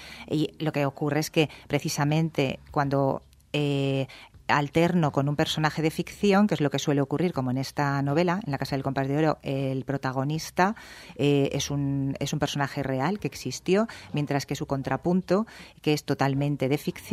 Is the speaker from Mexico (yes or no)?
no; Banyeres de Mariola, Valencian Community, Spain; es una editorial valenciana, como yo, y soy de Bañeres de Mariola, alicantina, o sea, por los cuatro costados, pertenezco a la comunidad valenciana y además la adoro